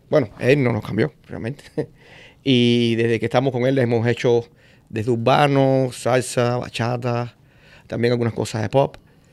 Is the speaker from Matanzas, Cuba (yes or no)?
no; Havana, Cuba; born there; No, yo soy de La Habana. Yo nací en el Vedado.